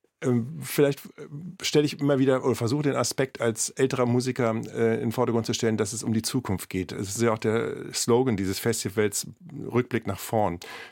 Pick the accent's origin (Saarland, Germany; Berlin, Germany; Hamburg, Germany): Berlin, Germany; Also ist für mich als Berliner eine ganz neue Erfahrung gewesen